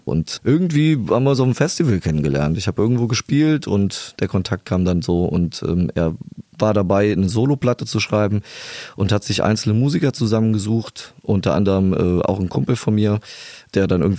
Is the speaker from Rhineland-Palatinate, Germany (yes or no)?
yes; Thomm, Rhineland-Palatinate, Germany; now in Darscheid, Germany; Ich bin eigentlich ursprünglich aus Tom, das liegt nicht so weit hier von Trier weg. Und ich wohne aber seit über 10 Jahren in der Eifel, das ist bei Daun, das nennt sich Darscheid, der Ort.